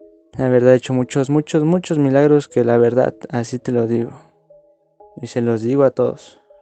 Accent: Cuautitlán Izcalli, State of Mexico, Mexico; Soy de Cuautitlán Izcalli. Tengo 23 años. Soy gran devoto de mi Santa Muerte desde hace aproximadamente 4 años.

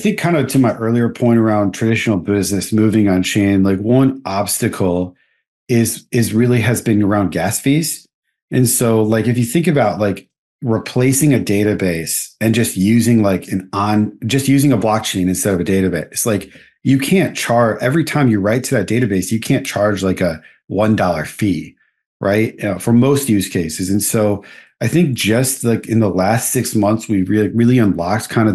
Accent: United States; me being an American, I think, you know, so much of the tech ecosystem has been based in America.

